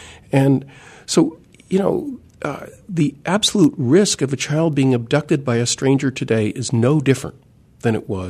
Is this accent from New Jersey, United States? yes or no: yes; Newark, New Jersey, United States; And so in my hometown, I grew up in Newark, New Jersey.